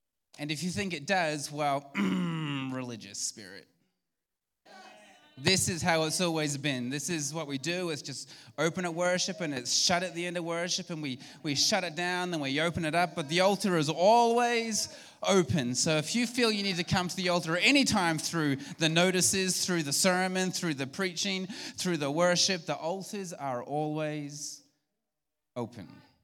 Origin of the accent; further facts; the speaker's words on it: New Zealand; I'm from New Zealand.